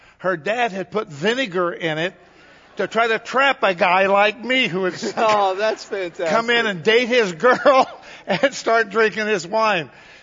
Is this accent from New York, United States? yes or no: no; Ina, Illinois, United States; We came from Ina, which population of about 300.